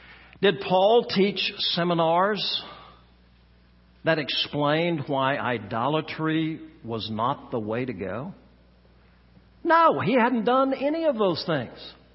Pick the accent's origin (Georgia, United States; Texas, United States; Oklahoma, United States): Oklahoma, United States; When I was a child, and I understand I grew up right here in Oklahoma in the Bible Belt